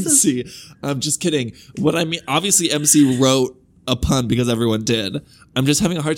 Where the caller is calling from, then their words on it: New South Wales, Australia; I'm emailing you from Gadigal country in Australia.